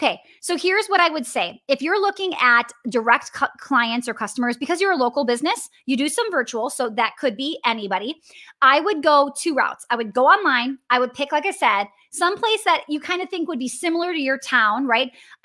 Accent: Wisconsin, United States; accent: Wisconsin; I just could totally hear my Wisconsin accent come out.

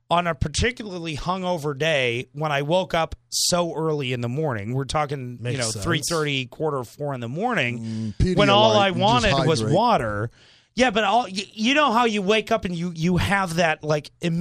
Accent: Northeast, United States; I was raised in the Northeast, where breakfast is the pure sweet and salty meal of the day.

